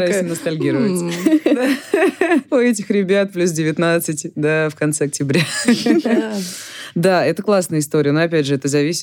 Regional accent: Rostov-on-Don, Rostov Oblast, Russia; Я из Ростова-на-Дону, в Ростове полмиллиона. О, извините. Полтора миллиона, конечно, да, полтора миллиона. И это очень достаточно живой город.

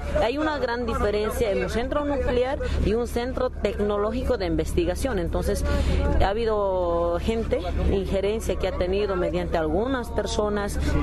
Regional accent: Bolivia; como ciudadanos y como bolivianos, no vamos a permitir esa injerencia política

